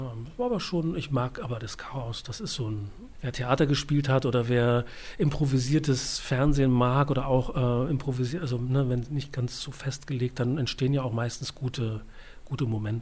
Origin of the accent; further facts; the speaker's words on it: East Germany, Germany; moved away as an adult; Also ich komme ja selbst auch aus der DDR. Mit 24 habe ich die DDR verlassen, noch als einer der letzten Ungarn, über Ungarn Geflüchteten.